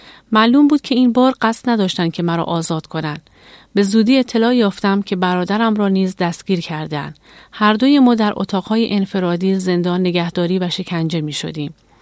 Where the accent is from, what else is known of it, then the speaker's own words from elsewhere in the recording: Mashhad, Razavi Khorasan, Iran; در ایران به دنیا آمدم.